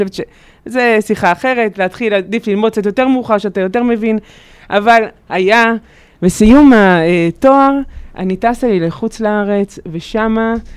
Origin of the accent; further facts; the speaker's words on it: Nahariya, Northern District, Israel; אני מנהריה במקור, אבל כפי שהבנתי עם אבא ימי, אז טיילתי בכל רחבי העולם מגיל מאוד צעיר.